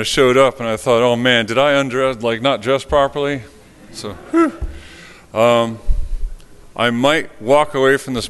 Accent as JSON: {"language": "English", "region": "New Jersey", "country": "United States", "tie": "born or raised there", "said": "so I grew up in North Jersey, so if I drop an F-bomb once in a while, I'm sorry for that too."}